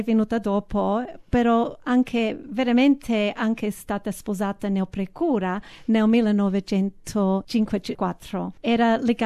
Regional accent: Sydney, New South Wales, Australia; Io sono nata qui a Sydney e i miei genitori sono italiani. I miei genitori mi hanno mandato a una scuola cattolica per imparare i principi cattolici. Io e la mia famiglia siamo tutti cresciuti qui a Northern Beaches.

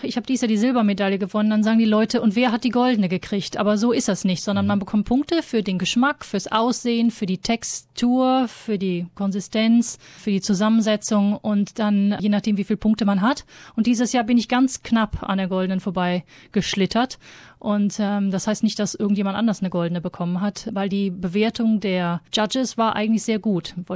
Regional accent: Cologne, North Rhine-Westphalia, Germany; Ich bin aus Köln.

